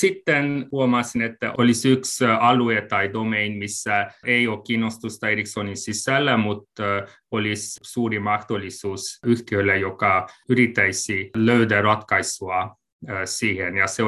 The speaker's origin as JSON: {"language": "Finnish", "town": "Cluj-Napoca", "region": "Cluj County", "country": "Romania", "second_language": "Finnish", "moved": "as an adult", "lives_now": "Finland", "said": "Siis mä olin kotoisin Kolozsvárista. Se on yksi Romanian suurimmasta kaupungista. On myös yksi suurimmasta yliopistokaupungista Romaniassa."}